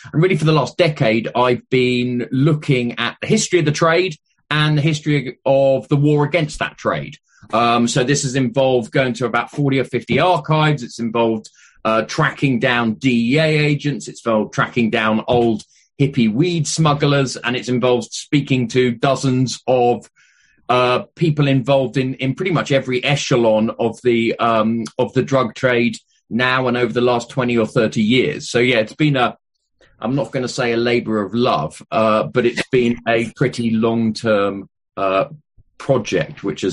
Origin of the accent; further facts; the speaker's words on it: United Kingdom; So I'm a historian, as you can tell from the accent. I'm from Britain.